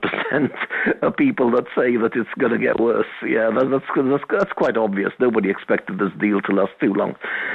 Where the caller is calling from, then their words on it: Calpe, Valencian Community, Spain; from Calpe.